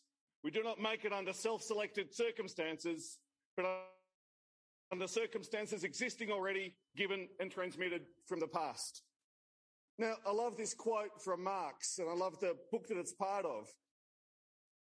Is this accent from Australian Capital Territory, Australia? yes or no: yes; Canberra, Australian Capital Territory, Australia; Even in Australia, even growing up in Canberra, for that matter